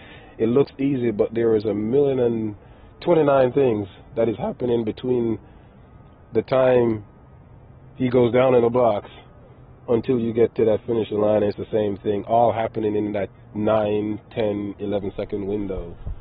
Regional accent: Gregory Park, Saint Catherine, Jamaica; also born or lived in Kingston; now in Atlanta, United States; I was born in Kingston, moved to Gregor Park in St. Catherine, and just used to always run to the store for every little thing that we needed to buy

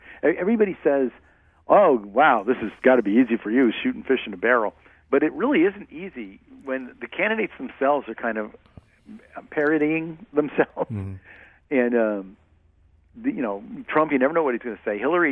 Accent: New York City, New York, United States; And I thought, I love New York. I'm from New York. I love New York City.

